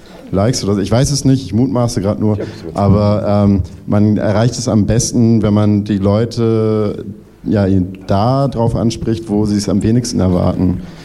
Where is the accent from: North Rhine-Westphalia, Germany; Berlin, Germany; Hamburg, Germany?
Hamburg, Germany; ich komme aus Hamburg, nicht nur in Hamburg